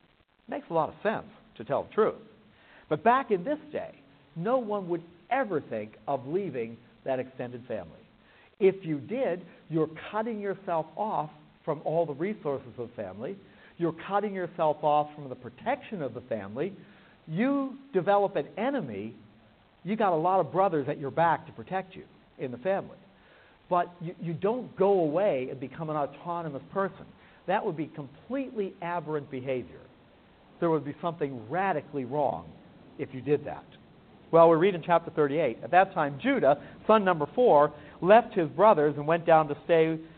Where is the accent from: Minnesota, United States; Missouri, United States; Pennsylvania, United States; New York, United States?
Pennsylvania, United States; Pittsburgh; moved away as an adult; now in California, United States; I moved away from Pittsburgh and live here in California.